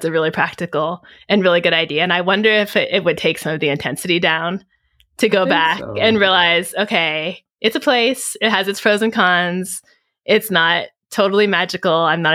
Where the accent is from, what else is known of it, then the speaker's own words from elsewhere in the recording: Mill Valley, California, United States; So I grew up in Mill Valley, California, a cute little town outside of San Francisco.